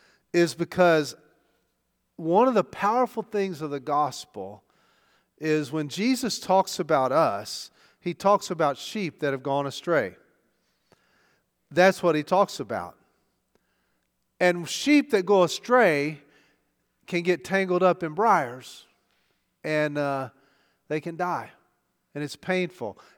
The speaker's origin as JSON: {"language": "English", "region": "Arkansas", "country": "United States", "said": "Okay, just because we're from Arkansas, we don't do sheep."}